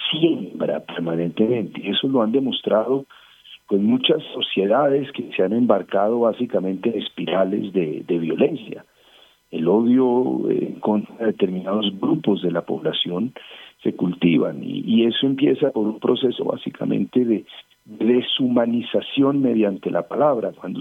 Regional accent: Colombia; El mensaje que nosotros como colombianos tenemos que mandar hoy

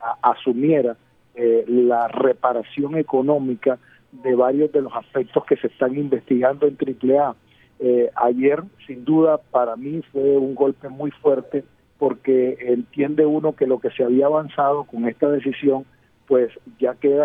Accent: Barranquilla, Atlántico, Colombia; como los barranquilleros nos las merecemos

